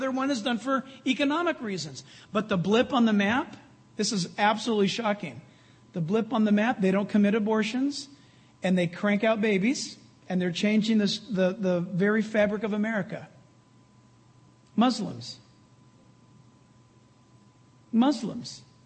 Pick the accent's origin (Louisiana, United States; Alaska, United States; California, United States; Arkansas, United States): California, United States; Look, I'm from California, which is quickly becoming northern Mexico.